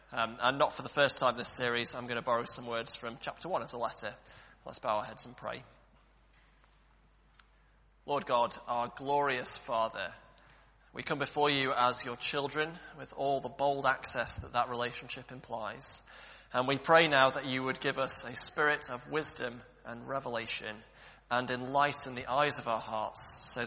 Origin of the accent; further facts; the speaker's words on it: Manchester, North West England, United Kingdom; moved away; Manchester will always be my home. You wouldn't know it from my accent, but it's where I'm from. It's part of who I am.